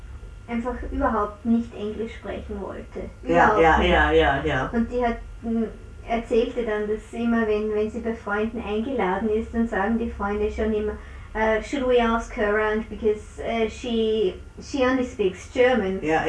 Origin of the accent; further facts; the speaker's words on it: Austria; now in Vienna, Austria; Und deshalb bin ich am Land aufgewachsen und bin erst mit 18 dann wieder nach Wien zurückgegangen.